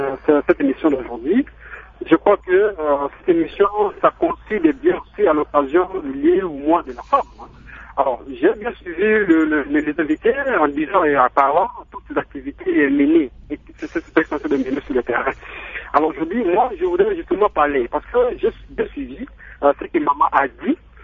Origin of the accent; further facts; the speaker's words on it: Mbandaka, Équateur, DR Congo; ici chez nous, en Bandaka